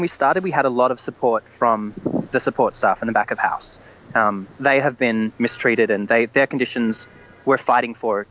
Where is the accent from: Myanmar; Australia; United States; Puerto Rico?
Australia; I'm from Australia.